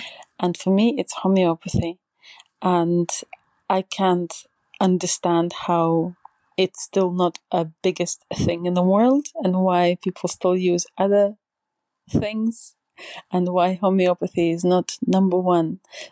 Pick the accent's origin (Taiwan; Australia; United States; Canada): Australia; Perth, Western Australia; I'm from Perth.